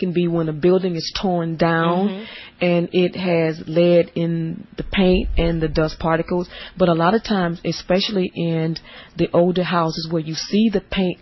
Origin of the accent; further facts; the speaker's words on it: Florida, United States; because I came from Florida